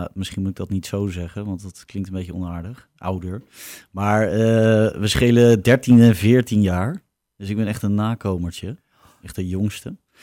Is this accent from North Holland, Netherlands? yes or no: no; Noordwijk, South Holland, Netherlands; born there; Nou, ik ben wel in Noordwijk geboren.